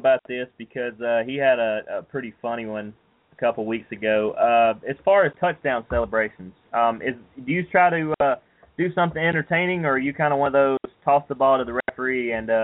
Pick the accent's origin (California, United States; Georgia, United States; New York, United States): Georgia, United States; was actually supposed to be filmed not far from my hometown near Atlanta, but this one was actually filmed out in Gwinnett, Georgia, not very far again from my hometown